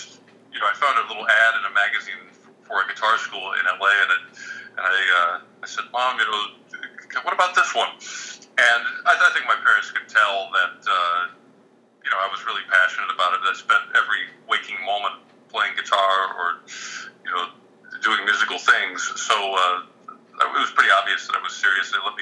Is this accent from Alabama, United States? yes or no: no; Greensburg, Pennsylvania, United States; It was kind of a rural area where I grew up. I was outside of Greensburg.